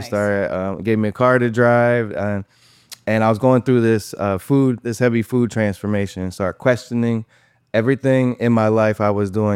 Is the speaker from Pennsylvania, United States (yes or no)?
yes; Norristown, Pennsylvania, United States; moved away as an adult; now in Los Angeles, United States; I am 45 years old. I'm from Norristown, Pennsylvania.